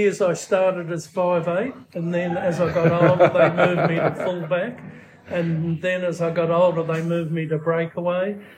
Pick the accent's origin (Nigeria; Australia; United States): Australia; Sydney, New South Wales; moved away as an adult; now in Albury, Australia; I grew up in Sydney, but I moved down to Albury for a job with Uncle Ben's or Mars Pet Care, and in 1976